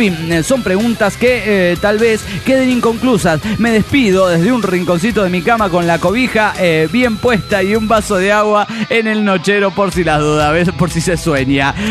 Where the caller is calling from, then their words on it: Zapopan, Jalisco, Mexico; de Zapopan.